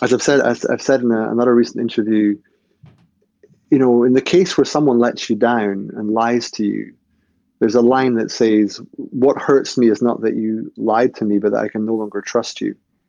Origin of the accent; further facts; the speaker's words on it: Scotland, United Kingdom; I'm from Scotland